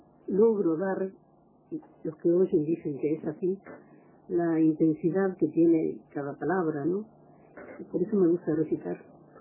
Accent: Uruguay; soy uruguaya e italiana también

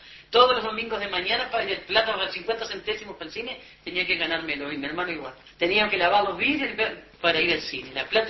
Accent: Treinta y Tres, Uruguay; Desde chiquita. Nosotros toda la vida nacimos prácticamente en el Olimar.

